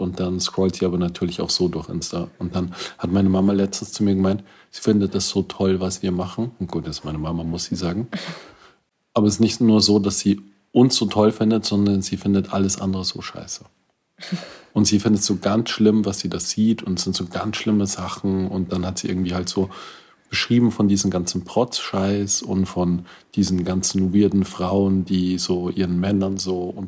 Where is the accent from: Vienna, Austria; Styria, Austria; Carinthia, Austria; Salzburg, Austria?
Salzburg, Austria; Ich meine, ich als Salzburger brauche da nicht reden